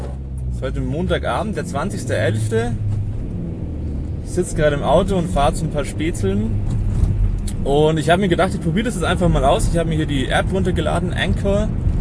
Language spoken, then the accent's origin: German; Munich, Bavaria, Germany; ich komme aus München, der nördlichsten Stadt Italiens. Bin 29 Jahre alt